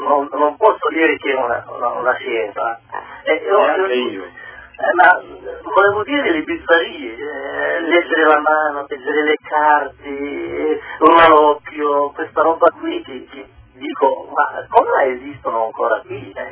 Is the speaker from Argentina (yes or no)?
no; Morocco; Italian is a second language; now in Italy; io vengo dal Marocco.